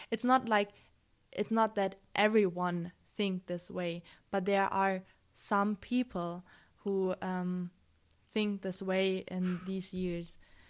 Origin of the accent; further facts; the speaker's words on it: Germany; English is a second language; because they were afraid that anybody would attack me because I'm from Germany.